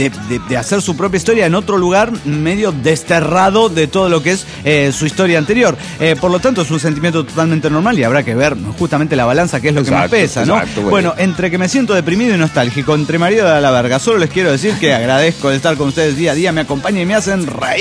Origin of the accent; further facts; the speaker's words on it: Mexico City, Mexico; extraño demasiado mi tierra. Es como una disyuntiva. Entre dos tierras estoy. Mi familia está en el DF